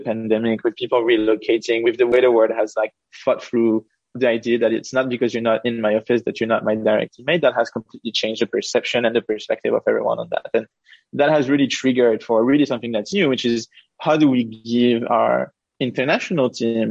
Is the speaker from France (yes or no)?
yes; France; You know, I'm from France originally